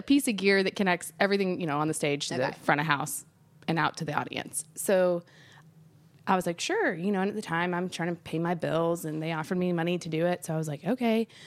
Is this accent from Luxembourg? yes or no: no; Nashville, Tennessee, United States; Okay, so since I grew up here in Nashville, I started at Sony Music Nashville in the basement when I was 14.